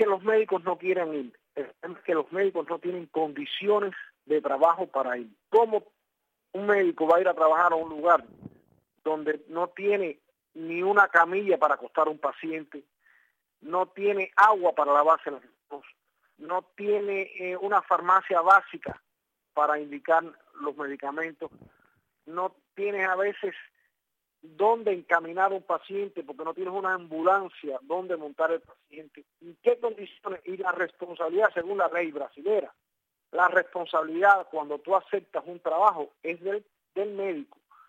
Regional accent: Cuba; now in Brazil; Yo no estoy en contra de que un cubano salga a tratar de mejorar un poco su vida, que yo todos sabemos el trabajo que pasamos en Cuba.

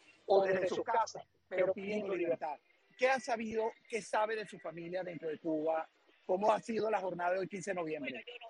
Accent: Venezuela; born there; ha hecho daño a mi país natal, Venezuela

